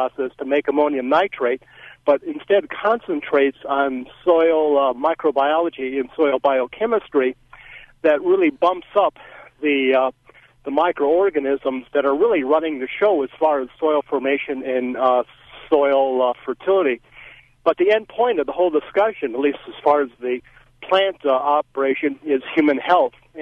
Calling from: Bloomington, Indiana, United States; Bloomington, Indiana.

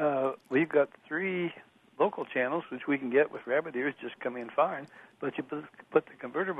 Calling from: Tangier, Indiana, United States; Well, if that's me, it's Tangier.

